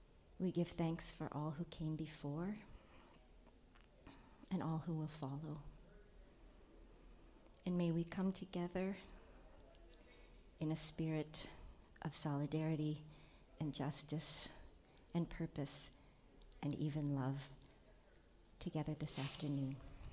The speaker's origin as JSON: {"language": "English", "region": "North Dakota", "country": "United States", "said": "it's really an honor to be with you. I hail from North Dakota, which is a semi-arid environment"}